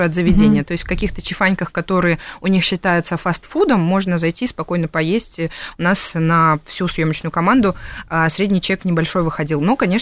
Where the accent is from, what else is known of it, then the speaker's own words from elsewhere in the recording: Transnistria, Moldova; Я сама из Приднестровья. И я вот поступила в Москву по квоте.